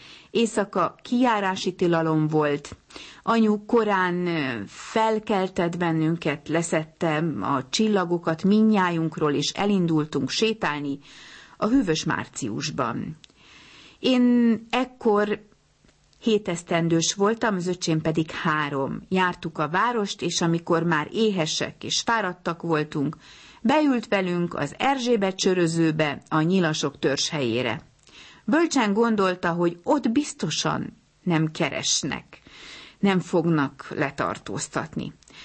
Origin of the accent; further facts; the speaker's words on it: Budapest, Hungary; Budapesten születtem, a kicsi gyerekkoromat a családi antikváriumban töltöttem, ami a Pannónia utca és a körút sarkán állt, Víg Színház antikvárium néven